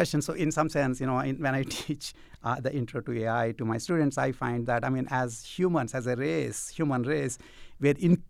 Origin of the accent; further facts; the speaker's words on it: India; You know, I grew up in India